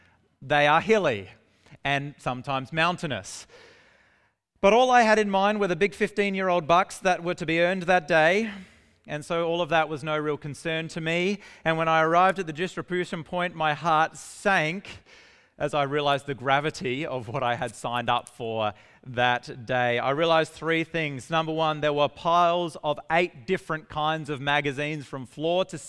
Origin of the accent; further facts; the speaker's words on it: South Australia, Australia; And I grew up in the Adelaide Hills.